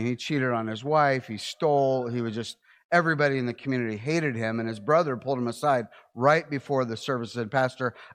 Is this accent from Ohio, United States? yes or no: yes; Ohio, United States; I grew up in Ohio.